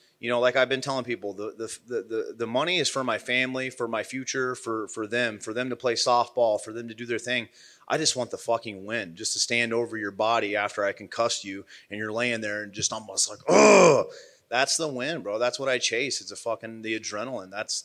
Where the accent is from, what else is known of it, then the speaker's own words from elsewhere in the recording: Midwest, United States; No, I love the fish. I'm from the Midwest, man.